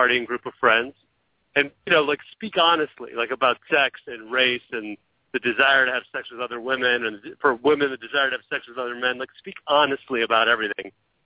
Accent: Hinsdale, Illinois, United States; I'm from Hinsdale.

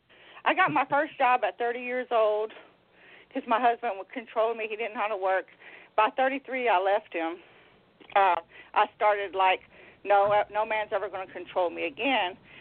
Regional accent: Baytown, Texas, United States; I was from Baytown.

